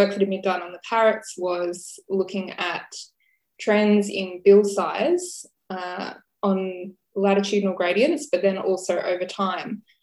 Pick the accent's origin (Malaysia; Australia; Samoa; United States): Australia; Victoria; moved away as an adult; now in Adelaide, Australia; I'm from rural Victoria and I moved over to Adelaide a couple of years ago to start my PhD.